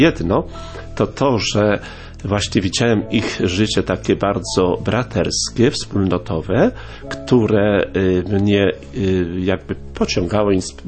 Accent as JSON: {"language": "Polish", "town": "Przyszowa", "region": "Lesser Poland", "country": "Poland", "said": "bo pochodzę z takiej miejscowości Przyszowa, tam na południu Polski"}